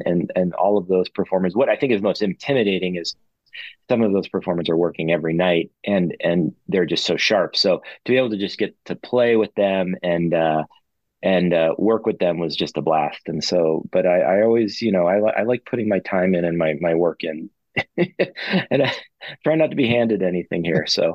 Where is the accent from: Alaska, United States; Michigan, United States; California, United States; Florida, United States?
California, United States; Can you tell I'm from California?